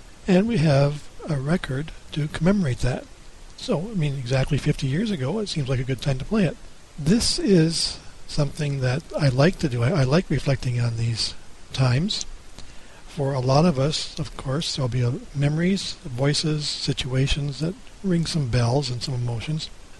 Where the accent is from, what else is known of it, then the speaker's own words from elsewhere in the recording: Canada; Now, I'm a Canadian.